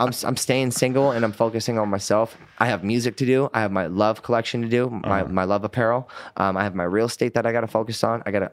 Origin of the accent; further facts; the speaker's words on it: Finland; first language Finnish; English is a second language; which means love in Finnish, my native language.